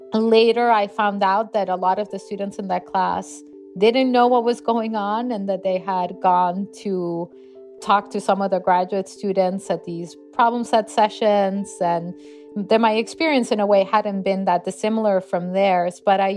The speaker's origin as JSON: {"language": "English", "region": "Lima", "country": "Peru", "tie": "born or raised there", "said": "Yeah, I grew up in Lima, Peru."}